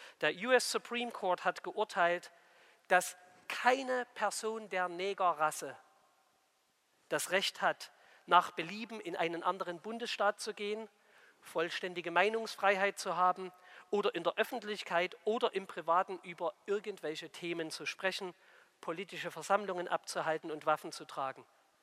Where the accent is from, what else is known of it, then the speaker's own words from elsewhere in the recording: Limbach, Saxony, Germany; Ich komme aus Limbach im Vogtland, ist in der Mitte der Marktplatz und der Marktplatz ist die Mittellinie im Dorf.